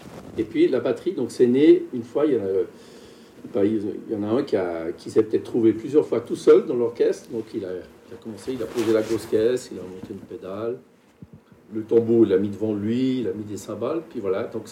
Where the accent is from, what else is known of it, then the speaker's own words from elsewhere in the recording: Geneva, Switzerland; je suis originaire de Genève, j'ai 64 ans et je fais de la batterie depuis l'âge de 13 ans.